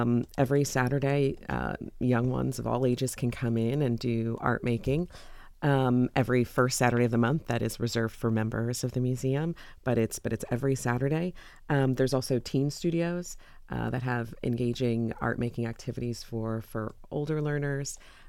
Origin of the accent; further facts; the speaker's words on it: New York, United States; also born or lived in Miami, United States / Louisiana, United States; now in Columbus, United States; I moved from New York to Columbus, and I think we've talked about that. I'm originally from there and grew up there, but I've lived in different places for museums.